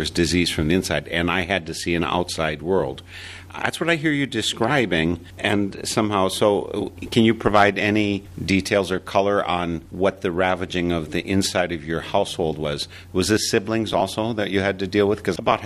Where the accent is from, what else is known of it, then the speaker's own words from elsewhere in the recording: Wisconsin, United States; I'm growing up in Wisconsin, a white family in almost lily white town villages that we lived in.